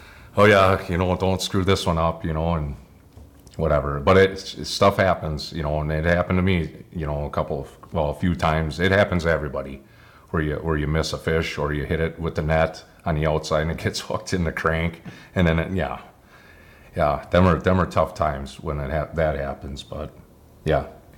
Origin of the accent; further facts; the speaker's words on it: Pipe, Wisconsin, United States; And I grew up in Pipe, Wisconsin.